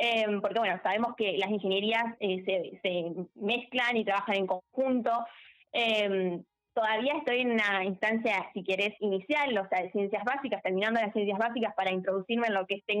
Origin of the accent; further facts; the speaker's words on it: Trenel, La Pampa, Argentina; Soy de Trenel, sí. De Alvear.